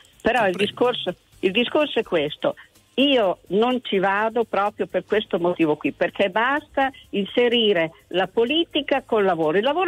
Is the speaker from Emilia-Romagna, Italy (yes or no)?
yes; Forlì, Emilia-Romagna, Italy; Sono di Forlì